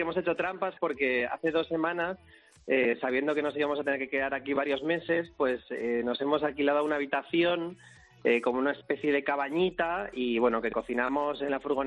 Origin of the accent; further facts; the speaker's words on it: Cantabria, Spain; Y yo cántabro.